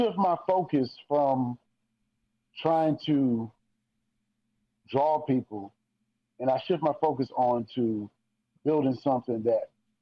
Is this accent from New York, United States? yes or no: no; New Bern, North Carolina, United States; So guess what? Now I get New Bern. Now my hometown comes.